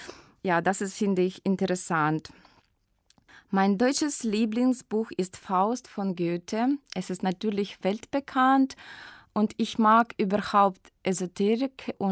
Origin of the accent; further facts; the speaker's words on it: Ukraine; German is a second language; Ich komme aus der Ukraine und meine Stadt liegt im Osten. Das ist eine große Stadt, 1,5 Millionen Menschen. Ich bin im 1970 geboren.